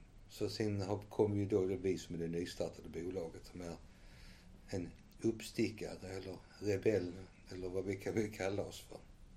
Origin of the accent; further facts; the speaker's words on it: Helsingborg, Skåne, Sweden; vi kommer från Helsingborg. Jag bor på Sofierovägen, jag bor nära Sofiero.